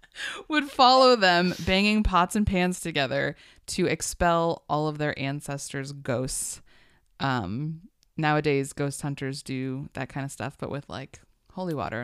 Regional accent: Nevada, United States; So fun fact, growing up in Nevada

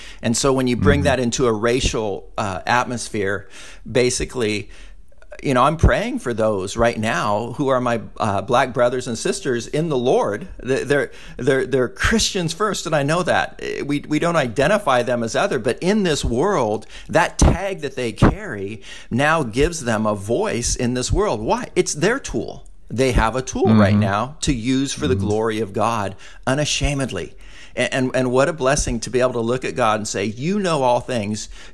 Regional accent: California, United States; I can't apologize for being a Californian. Many people in Texas may want me to, but I can't apologize for that.

